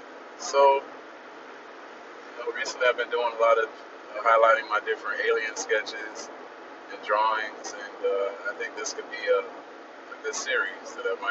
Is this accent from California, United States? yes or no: yes; California, United States; now in Mississippi, United States; I am from California, but had to move to Mississippi so I could help family.